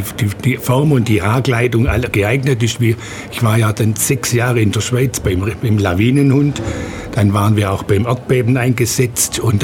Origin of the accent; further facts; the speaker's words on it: Ulm, Baden-Württemberg, Germany; ich bin gebürtiger Ulmer, wohne in Neu-Ulm